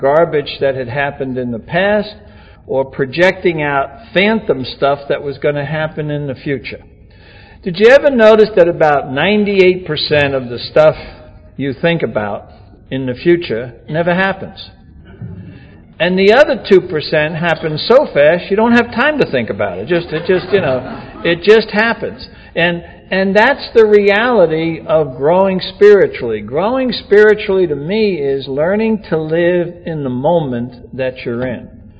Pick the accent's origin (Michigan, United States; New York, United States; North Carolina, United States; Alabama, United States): New York, United States